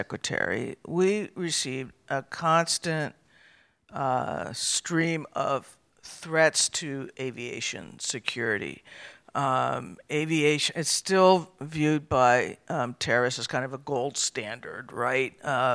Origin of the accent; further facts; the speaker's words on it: Albuquerque, New Mexico, United States; moved away as an adult; now in Arizona, United States; So, I grew up in Albuquerque, New Mexico.